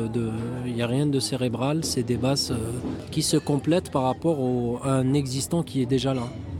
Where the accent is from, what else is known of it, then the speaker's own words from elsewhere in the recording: Algeria; Donc moi, à la base, je viens d'Algérie, donc j'ai baigné un petit peu dans ça, j'ai écouté ça depuis tout petit.